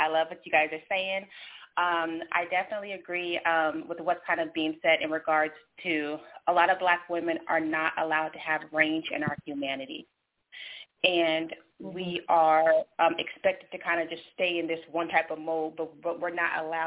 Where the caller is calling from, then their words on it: California, United States; I'm calling from California.